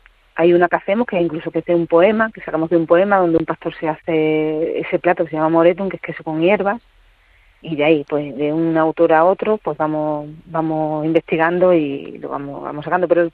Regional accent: Mérida, Extremadura, Spain; Bueno, pues a ver, yo soy de Mérida, así que soy súper romana.

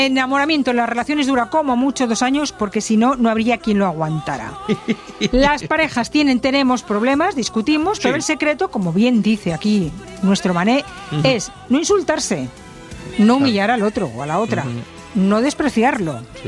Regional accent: Rueda, Castile and León, Spain; aquí había traído el señor Acosta vino de mi tierra, por cierto, de Rueda.

